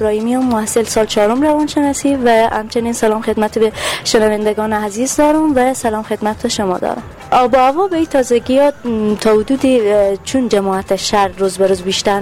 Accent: Herat, Afghanistan; خدا به خاطر از اینکه ما به ولایت هراتیم، نسبت به دیگه ولایت های همجوار یا پایتخت نشینا، آب و هوای ولایت ما خیلی خوبه و نسبتا تازه

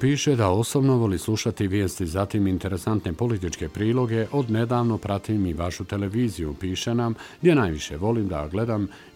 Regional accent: Banovići, Federation of Bosnia and Herzegovina, Bosnia & Herzegovina; now in Zagreb, Croatia; Ja sam inače iz Banovića kod Tuzle, a studiram u Zagrebu.

